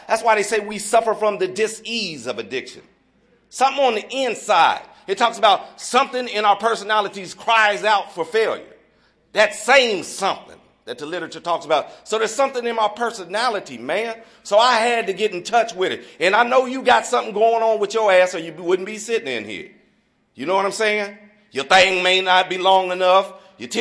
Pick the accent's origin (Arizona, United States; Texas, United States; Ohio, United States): Ohio, United States; Dayton; It's something about, I'm from the Dayton area, and we talk about in the Dayton area, it's something about a good ass whooping that'll go a long way.